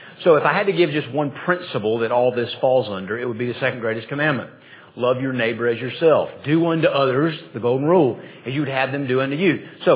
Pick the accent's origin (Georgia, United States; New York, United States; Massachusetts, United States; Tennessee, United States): Georgia, United States; So I'll tell people, I grew up in Southeast Georgia, and I have a very vague memory.